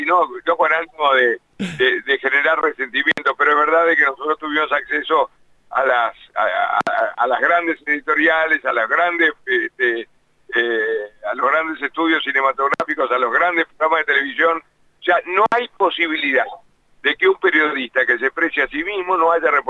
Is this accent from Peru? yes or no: no; Uruguay; El Maracaná sí lo tomo como uruguayo